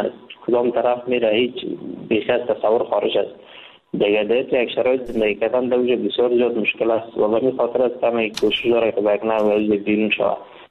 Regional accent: Afghanistan; now in India; وقتی که من از افغانستان این طرف آمدم، به مجردی که داخل کشور هند شدم،

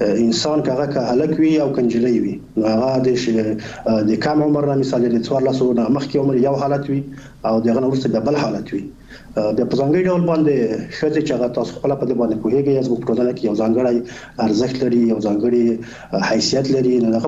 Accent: Afghanistan; الحمدلله موږ تاسو افغانان یو، مسلمانان یو، خپل ټولنې پیژنو

